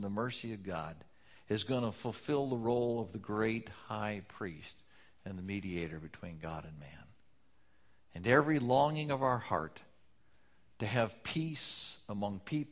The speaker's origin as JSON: {"language": "English", "town": "Buffalo", "region": "Wyoming", "country": "United States", "tie": "born or raised there", "said": "I grew up in Buffalo, Wyoming. It's a little town nestled right in the foothills of the Bighorn Mountains."}